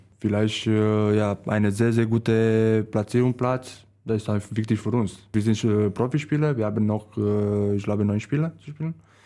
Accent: Târgu Jiu, Gorj, Romania; German is a second language; Meine Heimat ist Târgu Jiu, aber in eine Stadt, und wo ja, ich mag und ist einfach sehr, sehr schön.

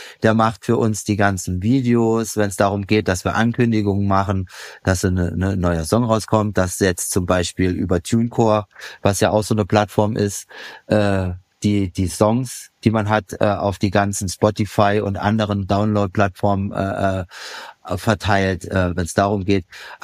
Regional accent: Saarland, Germany; now in London, United Kingdom; ich komme aus dem Saarland, na, da muss man nicht unbedingt hin, ne, wenn man aus London kommt. Und deswegen bin ich nach London gezogen, einfach nur wegen der Liebe.

